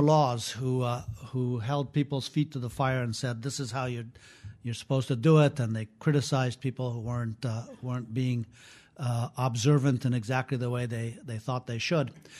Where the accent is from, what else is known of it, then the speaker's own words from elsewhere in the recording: Afghanistan; Islam was part of everyday life in that sense when I was growing up in Afghanistan.